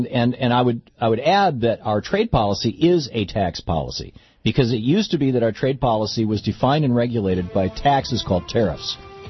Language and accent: English; Lansing, Michigan, United States; also born or lived in Grand Rapids / Ann Arbor; now in Detroit, United States; And, you know, I grew up in Michigan. I was born in Kent County. I was born in Grand Rapids. Louise and I grew up in, both of us, I grew up in Lansing.